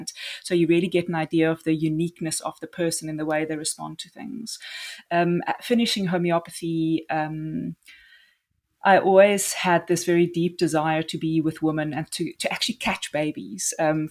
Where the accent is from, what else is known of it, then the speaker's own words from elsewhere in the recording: Free State, South Africa; But I grew up in the Free State on a farm, and I really grew up quite close to the land.